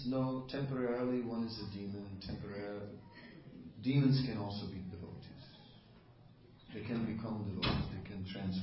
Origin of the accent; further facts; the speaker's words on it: Netherlands; Whereas, I'm from Holland, it's cheese, you know.